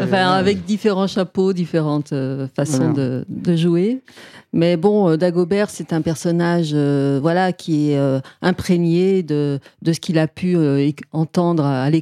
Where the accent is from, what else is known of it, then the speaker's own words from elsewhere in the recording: France; Donc moi je viens de Bresse.